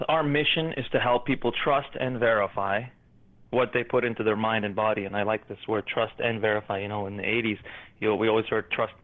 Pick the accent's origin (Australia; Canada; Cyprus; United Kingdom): Canada; also born or lived in United States; I grew up in Canada most of my life, actually. I was born in the U.S.